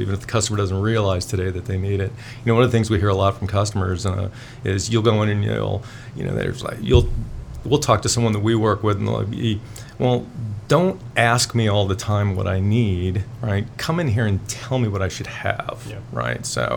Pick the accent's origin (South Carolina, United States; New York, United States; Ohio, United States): Ohio, United States; Avon Lake; No, I'm originally from Cleveland, west side of Cleveland, Avon Lake. Moved around quite a bit as a kid, but you know, primarily graduated from high school in Avon Lake.